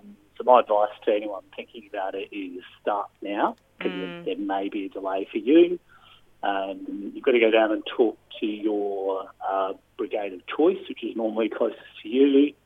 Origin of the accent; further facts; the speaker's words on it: Bridgewater, South Australia, Australia; I was born in Bridgewater. I grew up in the hills, and living in the hills means that you live with bushfire.